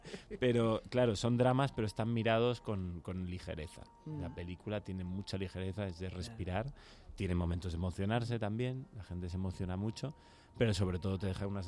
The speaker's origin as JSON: {"language": "Spanish", "region": "Galicia", "country": "Spain", "said": "Absolutamente. O sea, yo, mi tierra es una de las cosas que llevo más como bandera."}